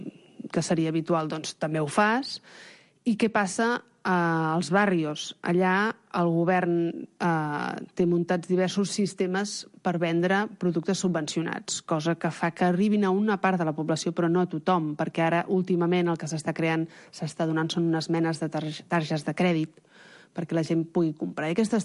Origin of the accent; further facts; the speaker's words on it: Venezuela; Catalan is a second language; És molt difícil treballar com a periodista veneçolà.